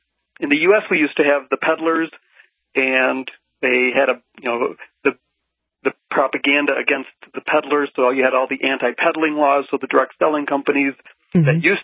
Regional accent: United States; moved away as an adult; now in Bogota, Colombia; Yeah. I'm teaching English here.

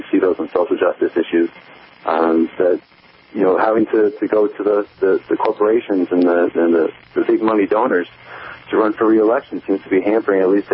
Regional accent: Worcester, Massachusetts, United States; I was born and raised in Worcester

